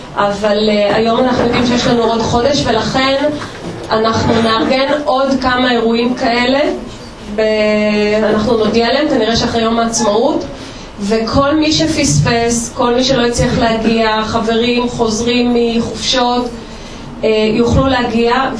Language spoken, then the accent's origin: Hebrew; Haifa, Haifa District, Israel; אנחנו חיפאים לא כל כך מתורגלים לעניין הזה.